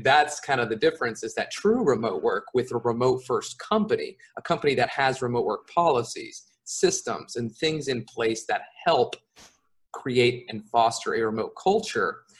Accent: California, United States; now in Mexico; I am an American. I'm from California, but I live in Mexico. I've lived in Mexico for most of the past year and a half or so, but over the past 2 years, I've lived in about 15 different countries.

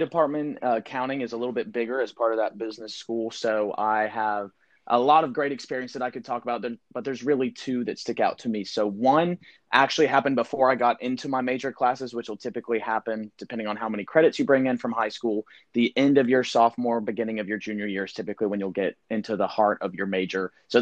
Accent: Charlotte, North Carolina, United States; I'm from Charlotte, all this stuff.

